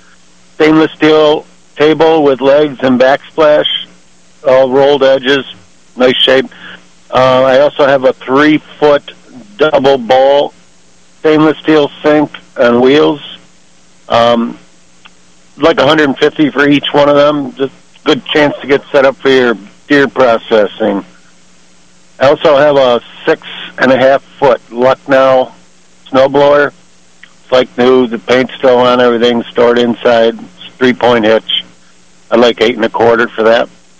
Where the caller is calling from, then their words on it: Arcade, New York, United States; Calling from Java, Arcade area.